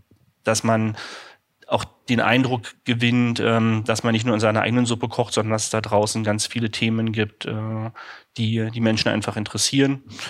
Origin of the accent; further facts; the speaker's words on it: Berlin, Germany; ich bin gebürtiger Berliner, war so schon immer hier.